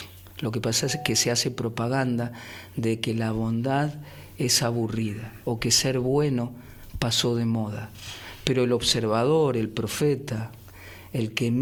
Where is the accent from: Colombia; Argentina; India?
India; Yo me crié en India estudiando los Vedas de la India